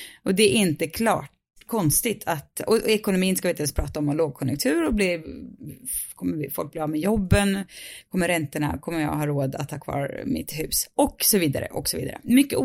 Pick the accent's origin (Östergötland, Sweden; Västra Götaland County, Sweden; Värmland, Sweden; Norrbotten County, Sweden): Västra Götaland County, Sweden; Mariestad; i Mariestad, min hemstad.